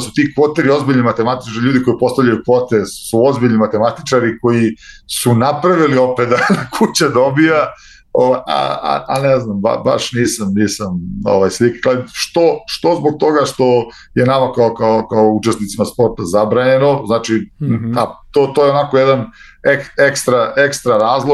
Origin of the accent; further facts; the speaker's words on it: Serbia; moved away; jer kod nas u Srbiji kad hoćeš nešto da vratiš